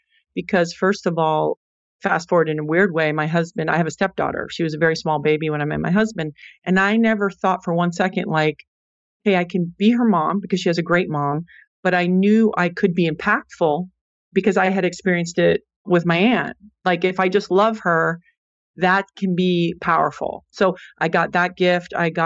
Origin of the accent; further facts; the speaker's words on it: Saint Thomas, U.S. Virgin Islands; But because I grew up in the Caribbean, I dabbled a little bit in volleyball my 10th grade year. But organized sports back then, you know, on St. Thomas, it wasn't like, oh, you know, you could do something with this.